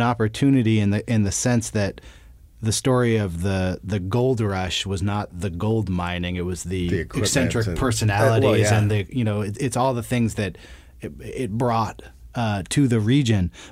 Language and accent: English; Berkeley, California, United States; I'm from the Bay Area. I grew up in Berkeley